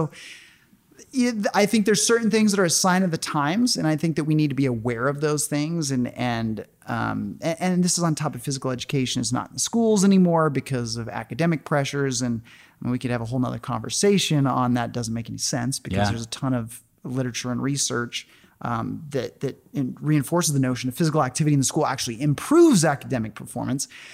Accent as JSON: {"language": "English", "region": "Oregon", "country": "United States", "tie": "born or raised there", "said": "I mean, everywhere I grew up in Oregon, we had a half acre"}